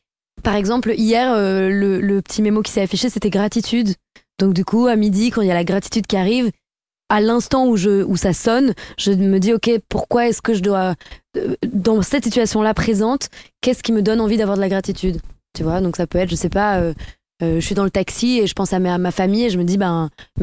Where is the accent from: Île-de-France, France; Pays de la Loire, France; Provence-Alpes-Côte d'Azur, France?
Île-de-France, France; Asnières-sur-Seine; J'ai grandi à Asnières-sur-Seine, donc c'est dans le 92, donc proche banlieue.